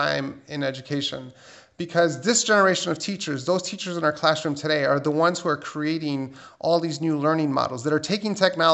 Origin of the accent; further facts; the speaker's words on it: New York City, New York, United States; I grew up in Hell's Kitchen, New York. I'm a first-generation American. I grew up on welfare and food stamps